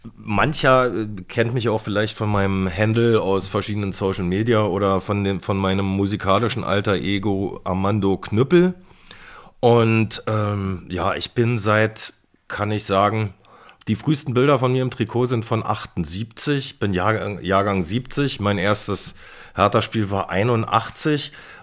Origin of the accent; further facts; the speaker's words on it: Berlin, Germany; Ich war Berliner und war Herthaner.